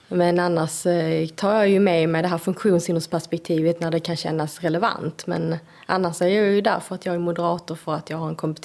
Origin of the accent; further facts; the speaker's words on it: Skåne, Sweden; now in Stockholm, Sweden; Ja, men Skåne är rötter och känner mig hemma. Även om hemma i Stockholm nu. Jag har ju liksom stora delar av mitt vuxna liv uppe i Stockholm. Så är det ju ändå här. Jag har liksom mina gamla barndomsvänner och jag har min familj här.